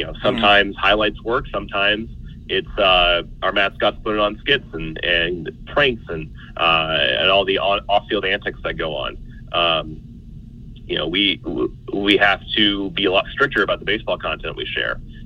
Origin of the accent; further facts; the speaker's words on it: Columbus, Ohio, United States; You know, I grew up in Columbus, Ohio, so I love going to Columbus Clippers games.